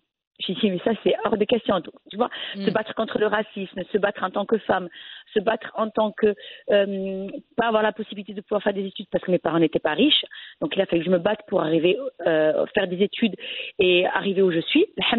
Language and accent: French; France; moi je suis née en France. Donc j'ai grandi en France, je suis fille d'ouvrier, manœuvre qui est venue en France pour travailler pour sa famille.